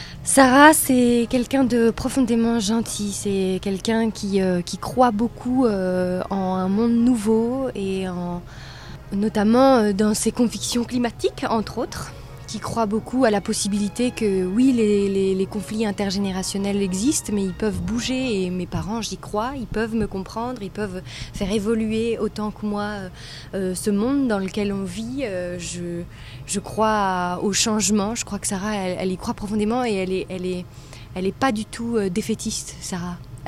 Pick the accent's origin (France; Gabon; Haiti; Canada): France; Hauts-de-France; j'ai entré dans un conservatoire d'art dramatique dans le Nord-Pas-de-Calais, de là d'où je viens